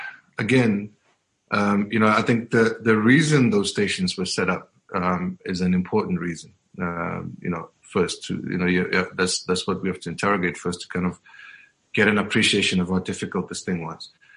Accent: Diepkloof, Gauteng, South Africa; growing up in Diepkloof in the 80s and the 90s

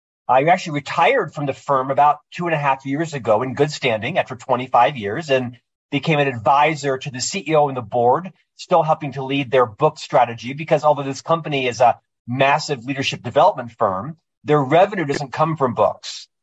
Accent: Florida, United States; because I'm from Florida, so I have an irrational fear of sharks in the ocean.

